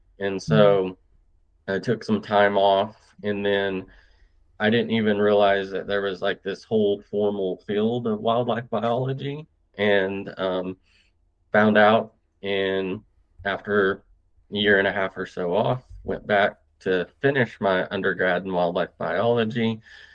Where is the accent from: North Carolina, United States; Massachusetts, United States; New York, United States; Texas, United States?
Texas, United States; I was raised in the Texas Panhandle, not many sharks up there.